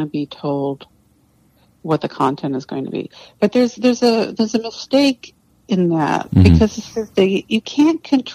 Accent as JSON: {"language": "English", "town": "New York City", "region": "New York", "country": "United States", "tie": "born there", "said": "when I was born in 1958 in New York City"}